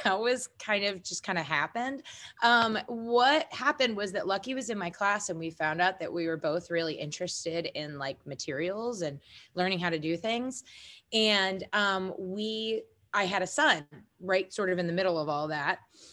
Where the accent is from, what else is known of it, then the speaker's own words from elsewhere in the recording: East Coast, United States; and I am from the East Coast.